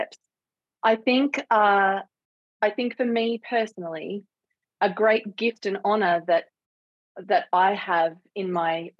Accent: Gold Coast, Queensland, Australia; the very white Australian public schooling and world that I lived in growing up on the Gold Coast in the 80s and 90s.

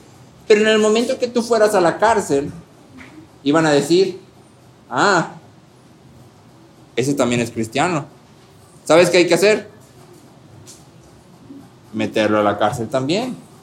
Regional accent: Mexico; Hablando específicamente de nuestra cultura como mexicanos

